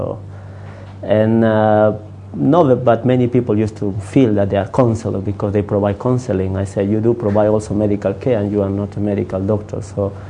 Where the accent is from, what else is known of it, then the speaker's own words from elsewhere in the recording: Peru; moved away; also born or lived in Russia; I am from Peru, but I spent more than 22 years in Russia because my father was a member of the Communist Party. So I was educated in Russia.